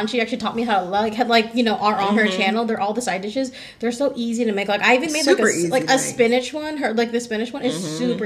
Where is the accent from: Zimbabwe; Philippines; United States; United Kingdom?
Philippines; That one, I'm Filipino, so I eat everything with rice.